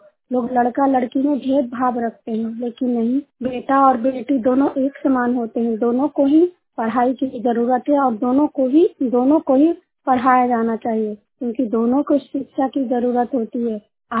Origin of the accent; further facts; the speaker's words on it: Bihar, India; मैं नालंदा जिला के हिलसा प्रखंड के निवासी हूँ।